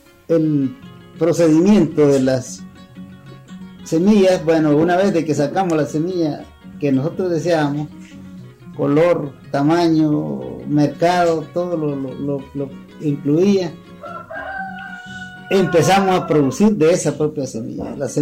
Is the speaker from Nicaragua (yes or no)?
yes; San Lucas, Madriz, Nicaragua; soy de la Comunidad de los Canales, del municipio de San Lucas, departamento de Madrid.